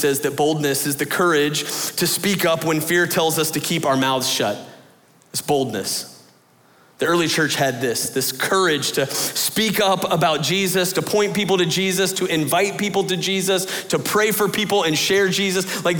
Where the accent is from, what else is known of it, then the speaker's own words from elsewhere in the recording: South Gwinnett, Georgia, United States; I draw a dollar sign for the S because I'm from South Gwinnett.